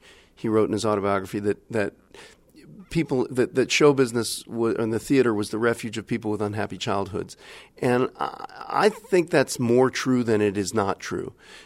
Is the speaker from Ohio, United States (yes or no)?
yes; Dayton, Ohio, United States; even if it's a comfortable middle-class context such as the one I grew up in Dayton